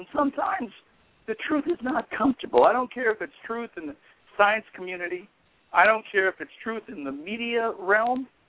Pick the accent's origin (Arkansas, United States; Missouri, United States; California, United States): California, United States; she's from Montana, I'm from California.